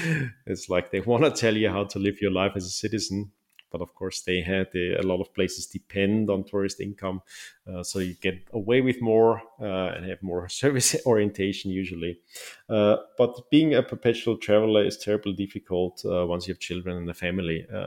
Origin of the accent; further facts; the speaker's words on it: Austria; now in Switzerland; like France and Austria, my home country. I have left Austria since. I'm now, for the moment, resident in Switzerland.